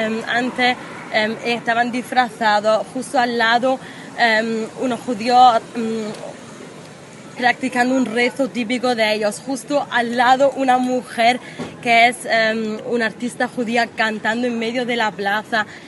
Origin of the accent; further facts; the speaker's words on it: Spain; Y pues somos españoles